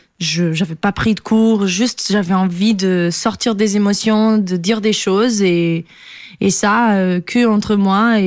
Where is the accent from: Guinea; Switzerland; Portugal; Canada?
Portugal; now in France; quand je suis partie du Portugal, je venais avec une idée de recommencer une vie en France